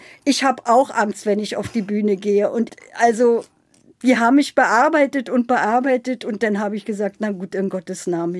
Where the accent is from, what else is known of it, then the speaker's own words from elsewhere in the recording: Berlin, Germany; born there; also born or lived in Sudetenland; Ja, ich bin in Berlin-Prenzlauer Berg geboren, bin dann aber, weil ich bin ja im Januar 1938 geboren